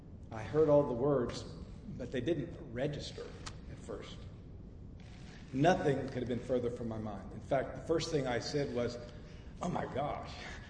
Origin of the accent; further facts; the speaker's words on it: Ponca City, Oklahoma, United States; in my hometown of Ponca City, Oklahoma, the civil rights movement wasn't very much present to us.